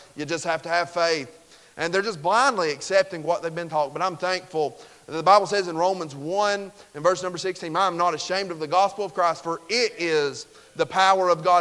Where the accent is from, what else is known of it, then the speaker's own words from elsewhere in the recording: the South, United States; now in Utah, United States; I grew up in the South. We had a Baptist church on about every street corner